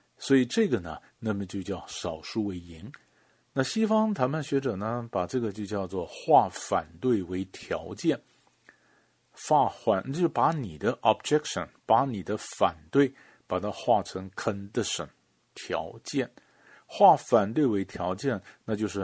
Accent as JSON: {"language": "Chinese", "country": "China", "said": "我们中国人讲不怕官只怕管嘛。"}